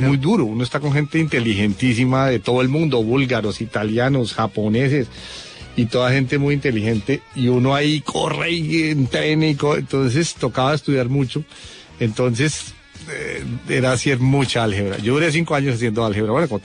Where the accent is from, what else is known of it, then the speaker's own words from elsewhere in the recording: Llanos, Colombia; also born or lived in Bogotá; Yo no soy llanero, pero soy llanero. Me crié en el llano, aunque nací en Bogotá.